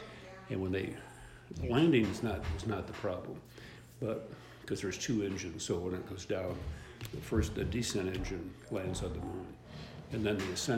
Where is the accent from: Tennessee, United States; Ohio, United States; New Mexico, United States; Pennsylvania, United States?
Ohio, United States; moved away as an adult; also born or lived in Los Angeles; now in Reno, United States; And I grew up in Ohio. Went to LA for 2 years.